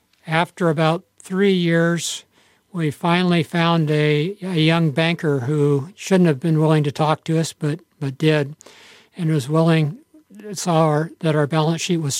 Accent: Portland, Oregon, United States; I was born in Portland. I was raised in Portland.

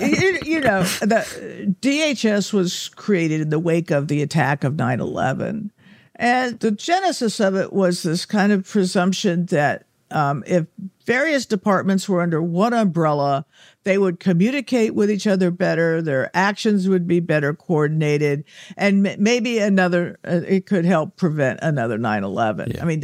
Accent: Arizona, United States; I'm from Arizona. We didn't have a Coast Guard.

